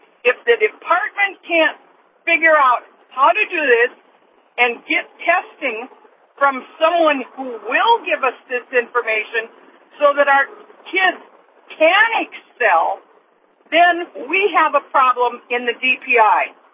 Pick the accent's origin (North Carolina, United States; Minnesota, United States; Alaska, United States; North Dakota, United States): North Dakota, United States; also born or lived in California; I was born and raised in North Dakota, and I spent, unfortunately, the past 15 years in California. I moved back